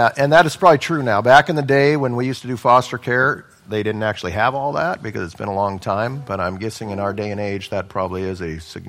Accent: Alaska, United States; Again, I'm a big gun guy. I come from Alaska.

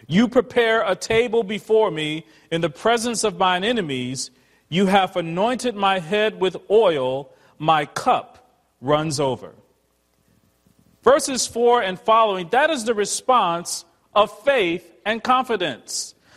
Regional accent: Newark, New Jersey, United States; I didn't have a car growing up in Newark, New Jersey, and I walked everywhere.

